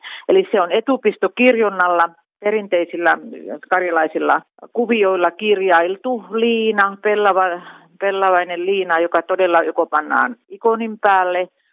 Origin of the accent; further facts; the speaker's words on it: Jalasjärvi, South Ostrobothnia, Finland; born there; Minulla itsellänikin on Etelä-Pohjanmaa, mulla on Jalasjärven puku, olen syntynyt Etelä-Pohjanmaalla Jalasjärvellä